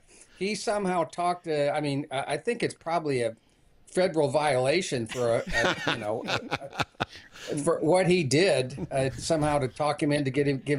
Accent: Bloomington, Indiana, United States; I grew up in Bloomington, Indiana, and my two favorite teams, or my three favorite teams every weekend were Indiana and the teams that played Notre Dame or and Purdue.

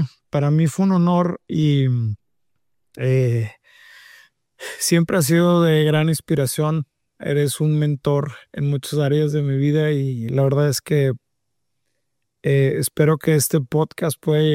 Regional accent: Mexico; la mentalidad de trabajo y esfuerzo que siempre nos ha caracterizado como mexicanos.

